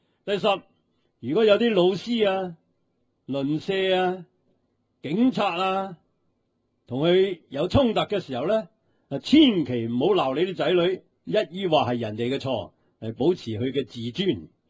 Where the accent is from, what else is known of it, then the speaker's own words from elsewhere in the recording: China; 尤其是我哋中国人嘅父母呢就最兴嘅。